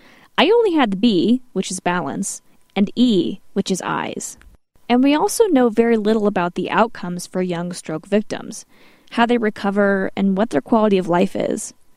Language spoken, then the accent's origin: English; Aurora, Colorado, United States; down at the Anschutz Medical Campus in my hometown of Aurora.